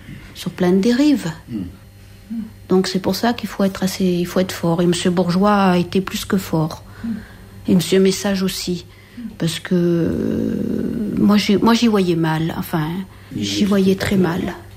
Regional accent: Clermont-Ferrand, Auvergne-Rhône-Alpes, France; Donc, maintenant, je me considère de la région. Voilà. Non, je suis de Clermont-Ferrand.

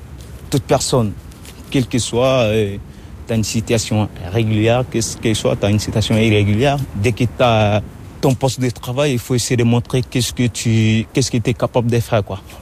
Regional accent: Ségou, Mali; born there; moved away as an adult; Bah, je suis né au Mali. Ouais. Je suis né au Mali. Il y a une raison qui s'appelle là-bas, raison de Ségou.

